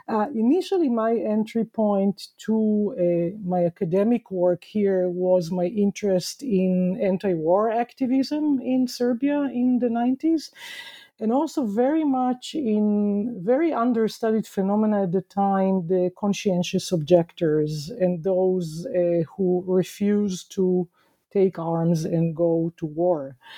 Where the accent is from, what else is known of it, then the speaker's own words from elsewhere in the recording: Israel; Growing up in Israel in the 1970s and 1980s